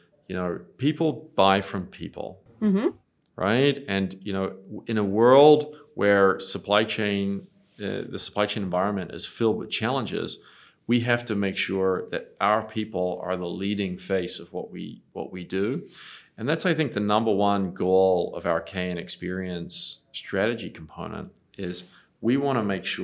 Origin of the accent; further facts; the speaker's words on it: New Zealand; also born or lived in Asia Pacific / New York City; So whilst I spent a lot of time in Asia Pacific, I grew up in New Zealand.